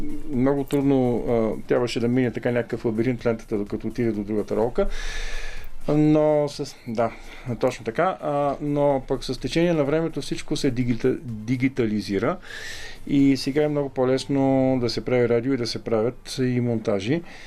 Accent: Sliven, Sliven Province, Bulgaria; Обаче в град Сливен, откъдето съм и аз всъщност, нямаше такъв клуб.

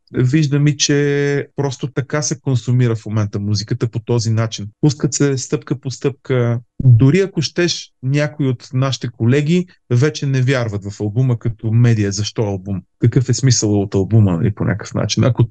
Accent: Pomorie, Burgas Province, Bulgaria; Аз съм от Поморие.

